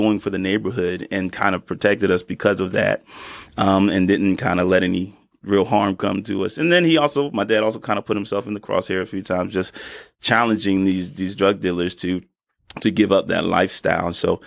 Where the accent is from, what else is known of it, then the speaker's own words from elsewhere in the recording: Philadelphia, Pennsylvania, United States; I was born and raised in Philadelphia